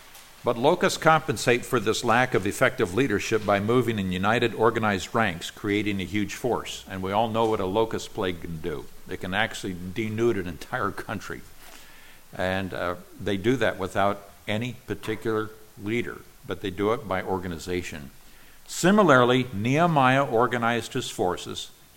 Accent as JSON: {"language": "English", "country": "Nigeria", "tie": "born or raised there", "said": "I grew up in Nigeria, West Africa, where there were a lot of lizards, and they ran everywhere."}